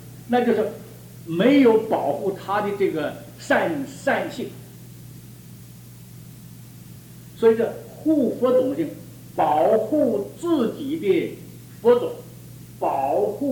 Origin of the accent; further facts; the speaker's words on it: China; 我们是中国人，我们是中华文化